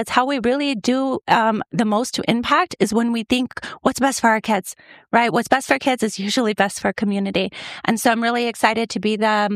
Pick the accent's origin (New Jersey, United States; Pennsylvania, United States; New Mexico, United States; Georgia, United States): New Mexico, United States; Albuquerque; now in Las Cruces, United States; I've been very blessed to be a part of Las Cruces since I moved here when I was in elementary school. I originally was born and raised in Albuquerque in a neighborhood commonly referred to as the war zone.